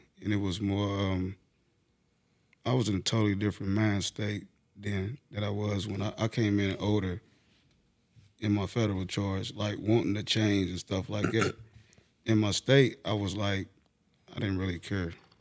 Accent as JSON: {"language": "English", "region": "Kentucky", "country": "United States", "said": "But where I'm from, I'm from Kentucky, so. We have parole."}